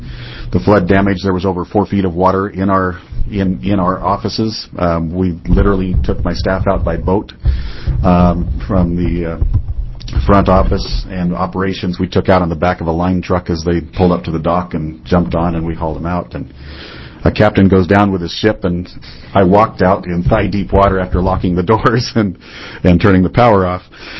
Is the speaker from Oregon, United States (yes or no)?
yes; Vernonia, Oregon, United States; I am from Vernonia, and I'm the general manager of West Oregon Electric Cooperative.